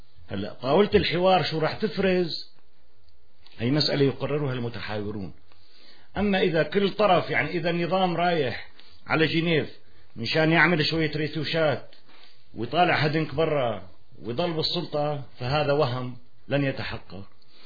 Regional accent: Syria; أنا ابن سوريا وكلياتنا أولاد سوريا

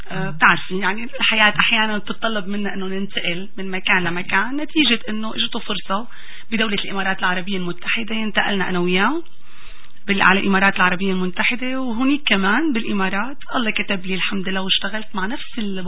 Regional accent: Jdeidat Artouz, Rif Dimashq, Syria; انا سيده سوريه … من جديده عرطوس محافظه ريف دمشق،

